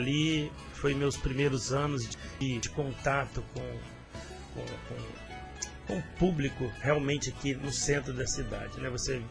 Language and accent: Portuguese; Conselheiro Pena, Minas Gerais, Brazil; Bairro da Pedreira. Conselheiro Pena.